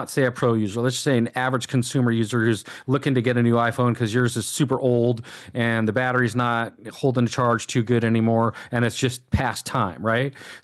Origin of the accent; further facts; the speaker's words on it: California, United States; I grew up in California, so I went to Disneyland a lot when I was a kid.